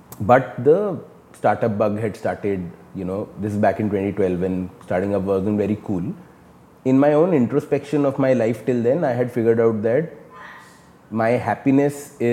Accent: Delhi, India; So born and brought up in Delhi.

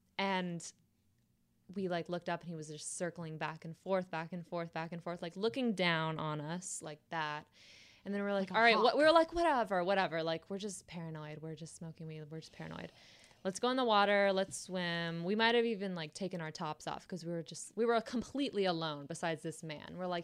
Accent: Carlsbad, California, United States; Also, I grew up in San Diego, where you grew up.

